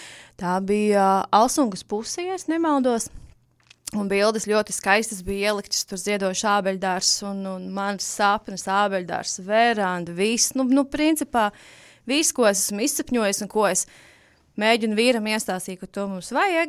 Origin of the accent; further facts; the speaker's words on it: Courland, Latvia; mēs gribam to Kurzemi, jo mēs abi esam oriģināli no Kurzemes